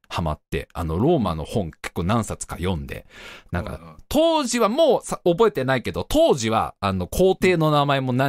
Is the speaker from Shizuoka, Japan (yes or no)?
no; Tokorozawa, Saitama, Japan; 僕は埼玉県所沢市出身ですから、